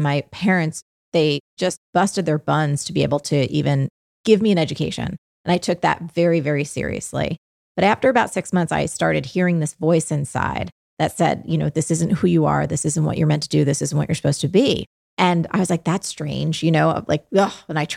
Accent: New Jersey, United States; Yeah. I grew up in New Jersey, like you did.

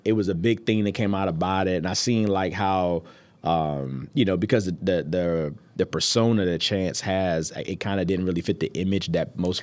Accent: College Park, United States; from College Park

